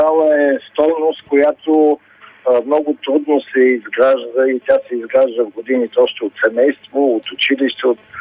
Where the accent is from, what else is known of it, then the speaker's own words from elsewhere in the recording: Sofia, Sofia City, Bulgaria; Всичките сме свидетели, които сме софиянци